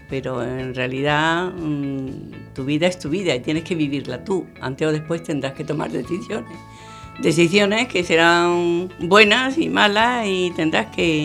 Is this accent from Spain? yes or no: yes; Granada, Andalusia, Spain; Y vuelvo a Granada, que es mi tierra y donde están mis hermanas.